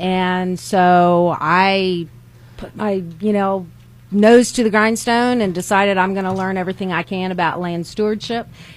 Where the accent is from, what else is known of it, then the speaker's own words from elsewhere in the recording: Virginia, United States; also born or lived in Florida; now in Texas, United States; I am a transplant from originally from Virginia, by way of Florida, and I like to say that you know. When you marry a Texan, you end up in Texas.